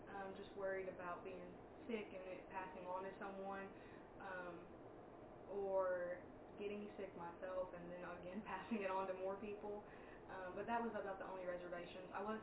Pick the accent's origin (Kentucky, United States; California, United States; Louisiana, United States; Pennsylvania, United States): Kentucky, United States; Hazard; born there; I'm 23 years old, and I was born in Hazard, Kentucky.